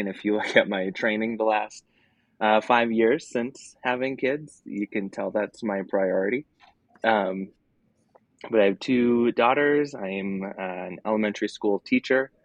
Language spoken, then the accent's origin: English; Minnesota, United States; I used to snowshoe in the winter growing up in Minnesota just to slow it down.